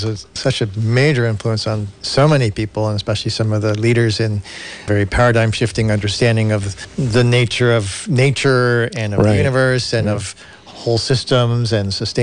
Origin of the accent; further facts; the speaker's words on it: Darien, Connecticut, United States; I was raised in Darien, Connecticut.